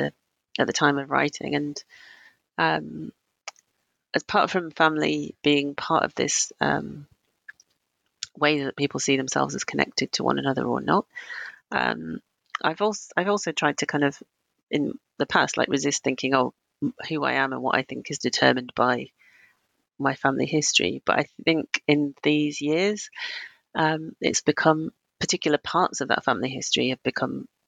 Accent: United Kingdom

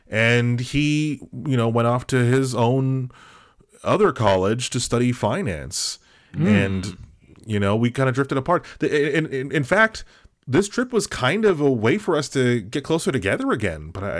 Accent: Melbourne, Victoria, Australia; We grew up together in Melbourne. Melbourne, Australia.

